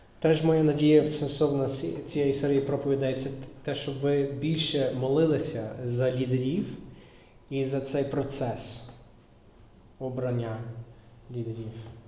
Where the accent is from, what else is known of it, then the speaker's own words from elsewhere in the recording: United States; born there; Ukrainian is a second language; бо я народився в Америці.